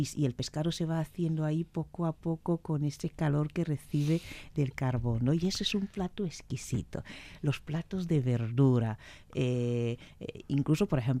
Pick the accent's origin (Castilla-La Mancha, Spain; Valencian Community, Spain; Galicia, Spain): Valencian Community, Spain; moved away; echo de menos efectivamente no estar en mi país y no estar en contacto, no estar viviendo la evolución de mi país